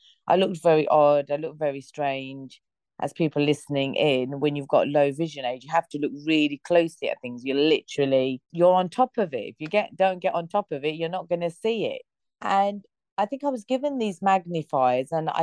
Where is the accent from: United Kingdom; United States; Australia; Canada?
United Kingdom; I'm originally a British Bangladeshi. I was born here, but my family, mum, dad are from Bangladesh.